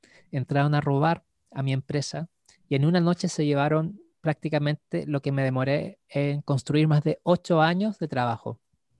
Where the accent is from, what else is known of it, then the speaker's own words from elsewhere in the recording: Iquique, Tarapacá, Chile; era la primera vez que me enfrentaba a un lugar así como tan diferente de mi ciudad de origen, de Iquique. En Iquique ni siquiera llueve